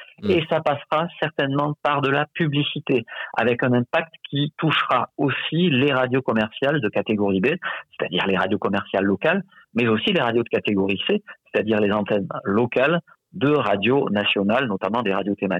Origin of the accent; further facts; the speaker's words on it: Pyrenees, France; comme mon accent a certainement dû me trahir, moi je viens du sud-ouest des Pyrénées où il y a des ours